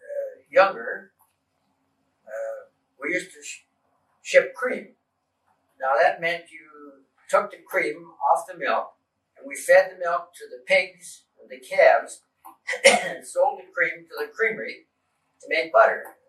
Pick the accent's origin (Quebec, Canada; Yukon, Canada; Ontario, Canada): Ontario, Canada; Mississauga; born there; Well, as I just say, I was born in Mississauga, really Toronto Township.